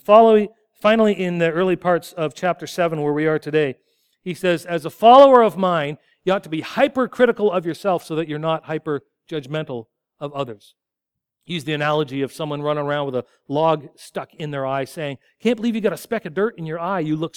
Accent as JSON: {"language": "English", "town": "Poplar Hill", "region": "Ontario", "country": "Canada", "tie": "born or raised there", "said": "I grew up in Poplar Hill, and the village is Lobo"}